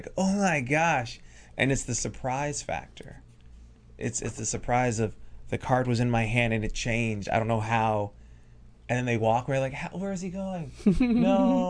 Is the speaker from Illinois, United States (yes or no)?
yes; Chicago, Illinois, United States; I'm from Chicago, so we steal.